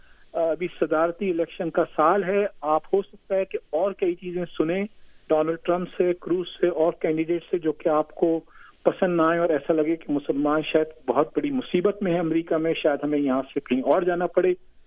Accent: Karachi, Sindh, Pakistan; born there; مثلاً کراچی جہاں میں پیدا ہوا, اس کی آپ حالت دیکھ لیں.

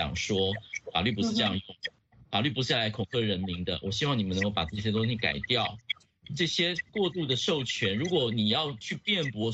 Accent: Hong Kong

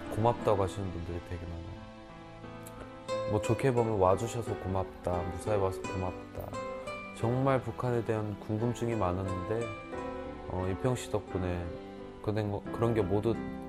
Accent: North Korea; now in Seoul, South Korea; 저는 그냥 고향이 북한인 똑같은 사람이에요.

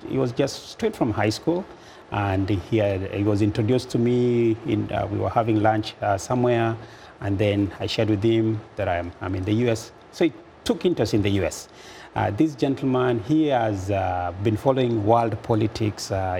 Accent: Kericho, Kenya; now in United States; So that's where I was born. My parents are from Kisii, but I was born in Kericho. born, schooled, raised in Kericho.

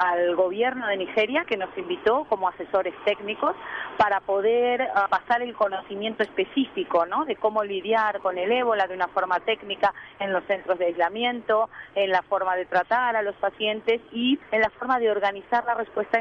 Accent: Uruguay; siendo uruguaya y latina

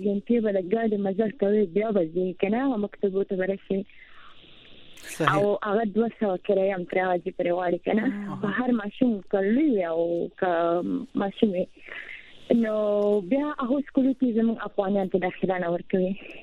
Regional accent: Kandahar, Afghanistan; now in Pakistan; او بل موږ خو افغانان یو کنه، موږ بیخي د کندهار ولایت یو او دلته بلوچستان کې اوسو کنه.

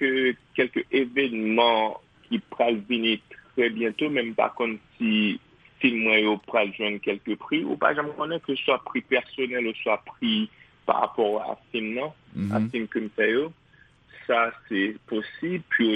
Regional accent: Haiti; en tant qu'Haïtien

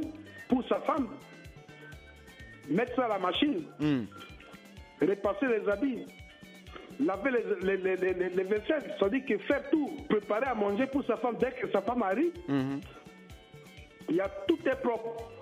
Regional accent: Central African Republic; Chez nous, en Centrafrique, on appelle ça le travail.

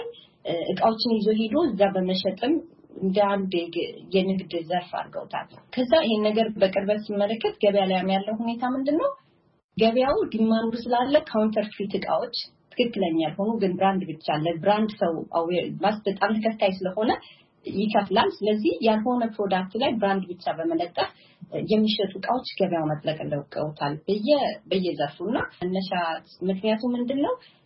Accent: Amhara, Ethiopia; also born or lived in Tigray; ወላጆቼም እዛ ትግራይ ውስጥ ነው የተወለድኩት፣ መወለድ ደረጃ ማለት ነው። አስተዳደጌ ግን ጎጃም ደሴ ወይዘሮስን ተምሬያለሁ።

